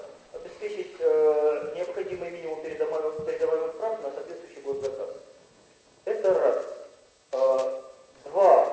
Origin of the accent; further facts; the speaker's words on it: Saint Petersburg, Russia; Чего вы у себя заперли в Питере, в моем родном городе?